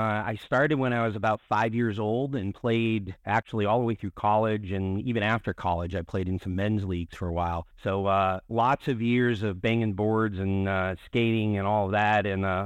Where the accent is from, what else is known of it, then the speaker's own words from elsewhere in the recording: New Hampshire, United States; So I grew up in New Hampshire, is where I was born and raised. New England from the heart.